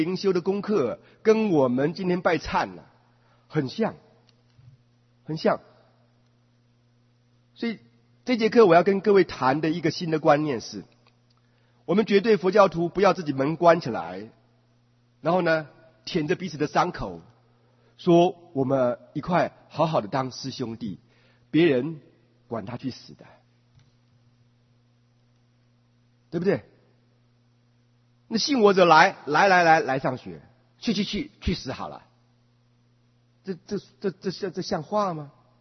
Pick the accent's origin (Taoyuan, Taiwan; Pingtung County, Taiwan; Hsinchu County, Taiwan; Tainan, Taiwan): Taoyuan, Taiwan; Daxi; now in Taipei, Taiwan; 我是台湾人，然后呢我们两个都共同搬到台北